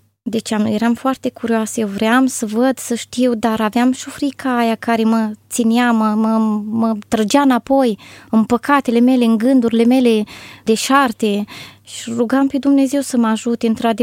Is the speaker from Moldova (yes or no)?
no; Suceava, Suceava County, Romania; born there; M-am născut în Suceava.